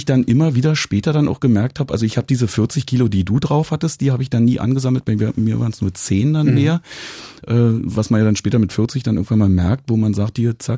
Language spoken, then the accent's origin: German; East Germany, Germany; Also ich bin ja Ossi.